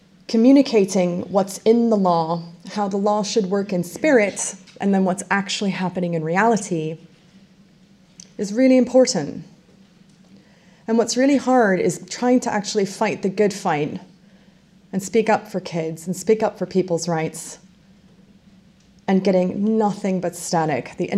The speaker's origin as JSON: {"language": "English", "country": "United States", "tie": "born or raised there", "moved": "yes", "lives_now": "United Kingdom", "said": "because I grew up in the United States and I've moved here and I'm watching the American eyeballing of the NHS with great interest because I've lived it."}